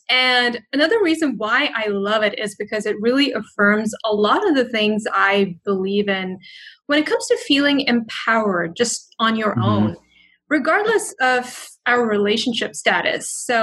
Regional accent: Dubai, United Arab Emirates; I grew up in Dubai, and we have sunshine all the time. We rarely get rain.

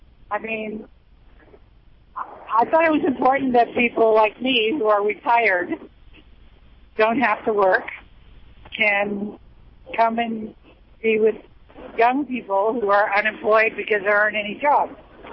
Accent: Los Angeles, California, United States; Los Angeles.

